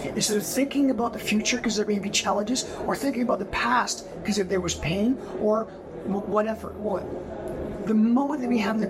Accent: Canada; Yeah, well, I'm originally from Canada.

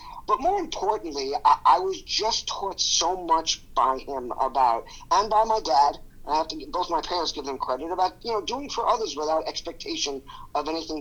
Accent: Oceanside, New York, United States; I grew up in Oceanside, Long Island, which is the South Shore of Long Island.

